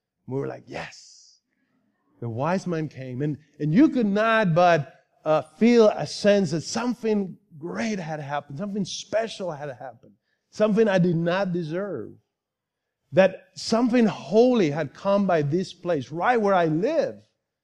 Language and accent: English; Puerto Rico; me growing up in Puerto Rico. And in fact, we just got back from vacation time in the island on Wednesday.